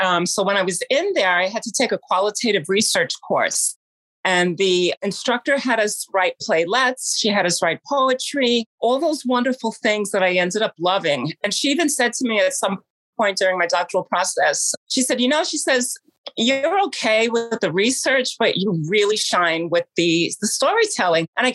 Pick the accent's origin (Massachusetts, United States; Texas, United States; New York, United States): New York, United States; New York City; I mean, I was born there. My family was there. I've seen so many changes over the years. I grew up in Park Slope